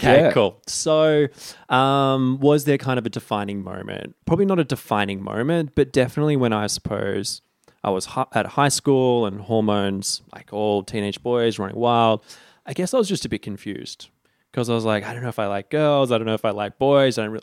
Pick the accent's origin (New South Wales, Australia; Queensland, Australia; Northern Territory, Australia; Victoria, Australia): New South Wales, Australia; Sydney; Northern Beaches, Sydney.